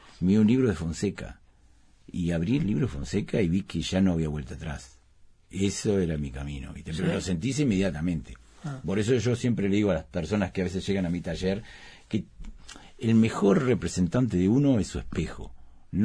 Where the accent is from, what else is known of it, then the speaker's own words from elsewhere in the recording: Uruguay; Mi madre en Argentina, ¿viste? Y mi... Así que soy medio uruguayo, medio argentino.